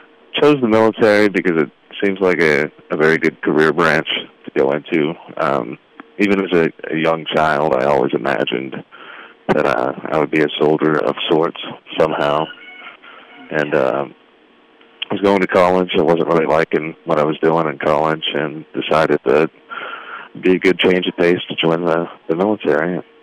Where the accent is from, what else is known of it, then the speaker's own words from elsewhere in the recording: Spring, Texas, United States; Right. I'm from Spring, North Spring. Went to high school at Oak Ridge High School.